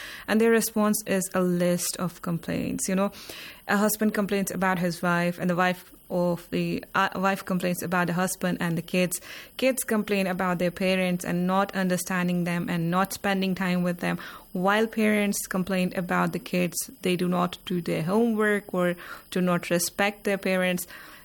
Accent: Jammu and Kashmir, India; now in Iran; I come from Indian administrated Kashmir, from where I did my master's in linguistics. And then it's been some 10 years I have been studying Hausa here in the Islamic Republic of Iran.

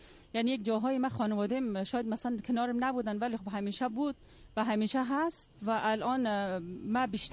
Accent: Iran; born there; من چون توی ایران متولد شدم خبر ندارم

